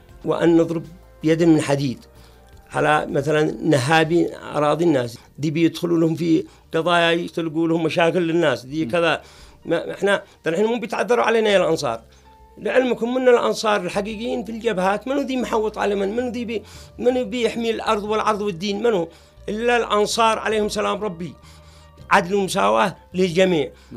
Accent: Yemen; إذا أنا يمني منكم فيكم مش مصدقني

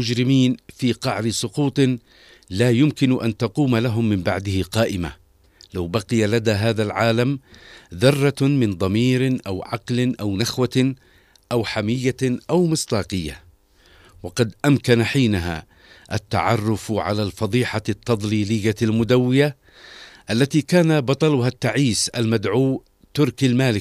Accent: Yemen; أما نحن كيمنيين واجهنا وما نزال هذا التوحش العدواني الإجرامي طيلة هذه السنوات العشر

